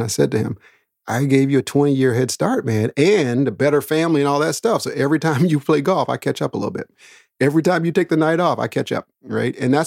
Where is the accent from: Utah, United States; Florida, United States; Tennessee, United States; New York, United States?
Florida, United States; Daytona Beach; born there; I was born in Daytona Beach, Florida.